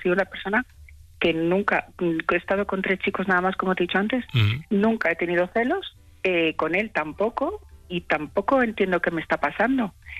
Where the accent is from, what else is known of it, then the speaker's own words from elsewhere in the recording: Ciudad Real, Castilla-La Mancha, Spain; vivimos en una ciudad pequeña, somos de Ciudad Real